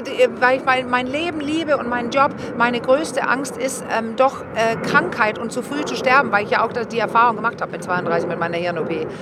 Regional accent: Denmark; German is a second language; ich bin Dänin.

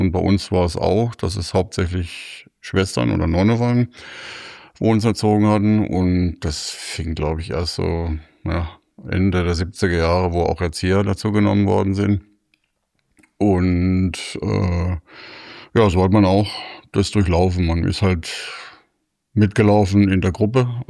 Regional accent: Baden-Württemberg, Germany; ich komme aus Emmendingen, das ist in der Nähe von Freiburg. Aufgewachsen bin ich aber in Eugenschwick. Da bin ich mit knapp 2 Jahren in ein Kinderheim, auch der Nonnen der göttlichen Vorsehung, gekommen.

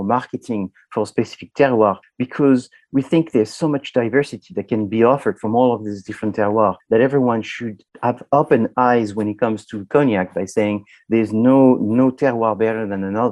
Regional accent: France; I'm from France

